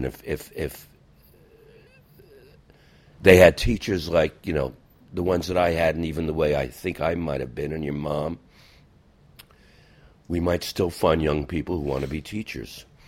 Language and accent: English; Newark, New Jersey, United States; when I grew up in Newark, I really don't know what Newark is like today. It was a hometown.